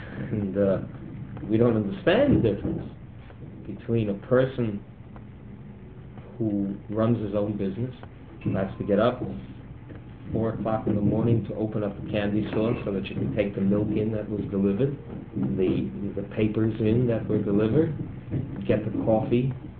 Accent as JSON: {"language": "English", "country": "United States", "said": "I am an American. I am a rabbi."}